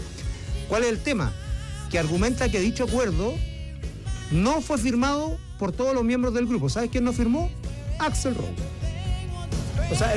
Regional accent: Chile; así somos los chilenos, ¿no?

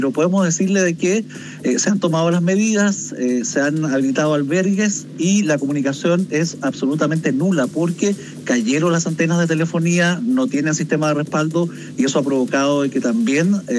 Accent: Andacollo, Coquimbo, Chile; Fíjese que yo lo viví el año 84, 87, pero era un niño. Yo soy de Andacoyo

